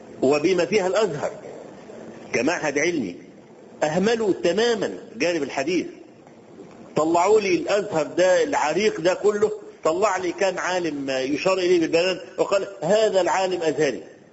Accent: Egypt; وأنا ما أعرفش، وأنا رجل مصري

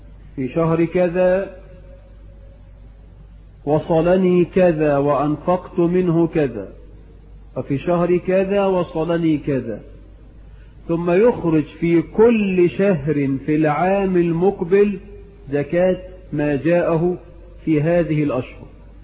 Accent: Egypt

